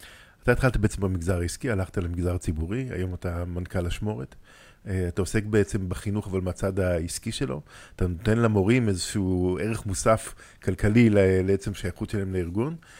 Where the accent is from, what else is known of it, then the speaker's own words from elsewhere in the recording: Rishon LeZion, Central District, Israel; כמה שגדלתי בראשון לציון, אז גם ראשון עלו